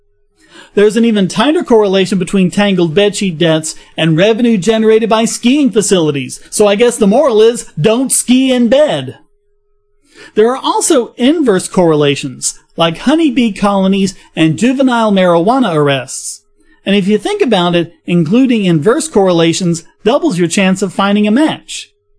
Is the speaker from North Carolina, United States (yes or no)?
yes; North Carolina, United States; For example, the precipitation in my home state of North Carolina correlates quite well